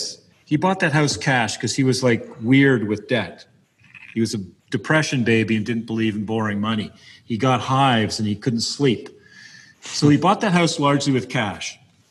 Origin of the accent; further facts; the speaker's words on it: Oakville, Ontario, Canada; also born or lived in Beaconsfield, Canada; my parents bought a house in Oakville in 1980. I moved from Montreal to Oakville, from Beaconsfield to Oakville.